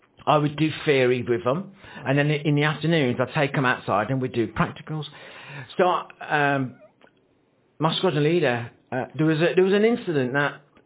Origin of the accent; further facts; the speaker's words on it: United Kingdom; And I was like, I'm British soldier, mate.